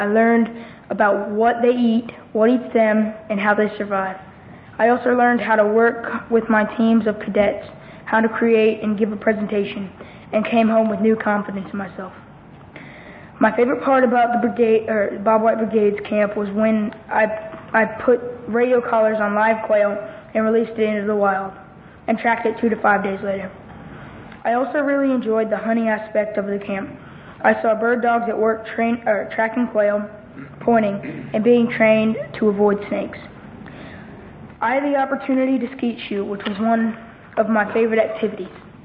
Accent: LaGrange, Texas, United States; I'm 13 years old. I'm from LaGrange, Texas.

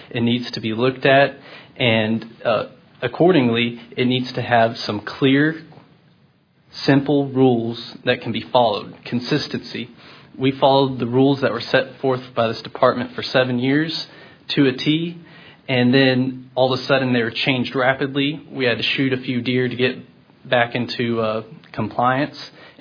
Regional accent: Godley, Texas, United States; I'm from Godley, Texas in Johnson County.

